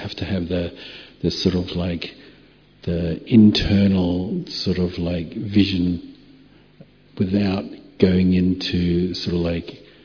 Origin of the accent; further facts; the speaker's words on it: Australia; I'm an Australian, I speak fast. So Australians are known for speaking fast.